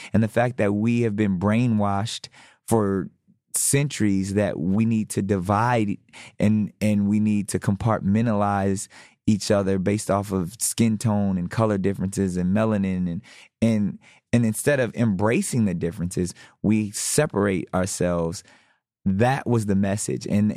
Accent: San Diego, California, United States; the next one's going to be in my hometown of San Diego.

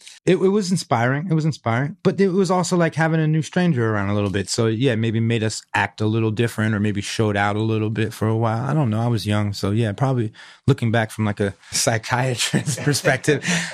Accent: Venice, California, United States; I think just growing up in Venice, knowing how to kickflip is like a prerequisite.

